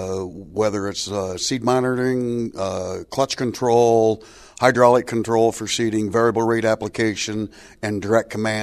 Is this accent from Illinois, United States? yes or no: yes; Thompson, Illinois, United States; I'm from Thompson, Illinois. That's in the northwest corner of Illinois.